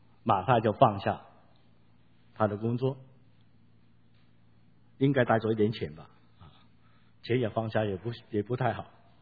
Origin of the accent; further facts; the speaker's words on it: China; 其实我们中国人应该懂这个入门啊